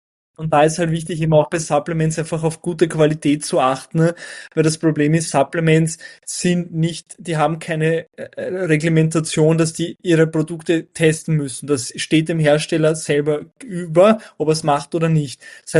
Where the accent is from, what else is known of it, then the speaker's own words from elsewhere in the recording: Burgenland, Austria; ich bin aus dem Burgenland, ich habe in Innsbruck studiert